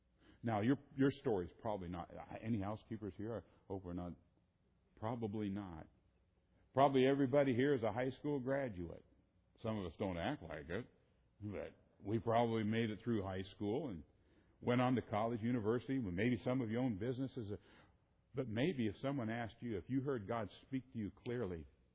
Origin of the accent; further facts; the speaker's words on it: Wisconsin, United States; born there; I was born in Wisconsin. The second born of a dairy farmer